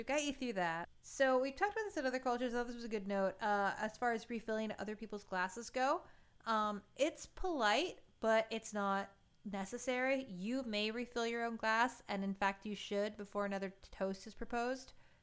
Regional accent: United States; I think I'm just saying this as an American.

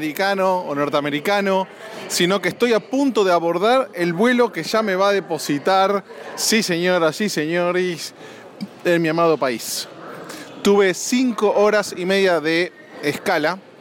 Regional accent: Argentina; soy argentino, papá.

